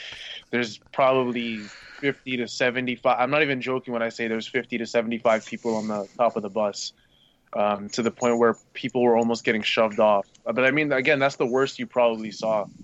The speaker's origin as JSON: {"language": "English", "town": "Richmond Hill", "region": "Ontario", "country": "Canada", "said": "Yo, I don't know if any of the listeners know, but I'm from Richmond Hill."}